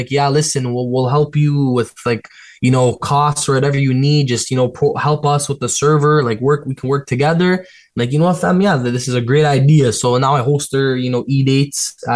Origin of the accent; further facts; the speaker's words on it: Toronto, Ontario, Canada; born there; I was born in Toronto.